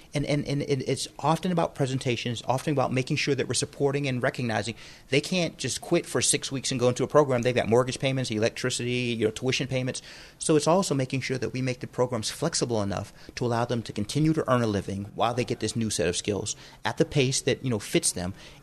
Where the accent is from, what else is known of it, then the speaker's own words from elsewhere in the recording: Youngstown, Ohio, United States; That's great. And again, I come from Youngstown, Ohio, so we've dealt with that and we live that and we're dealing with it now.